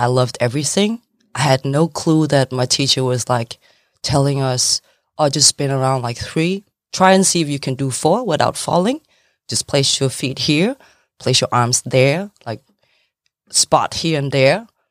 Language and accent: English; Frederikshavn, North Denmark Region, Denmark; from my hometown, like Frederikshavn in Denmark, in the northern part of Denmark, a small town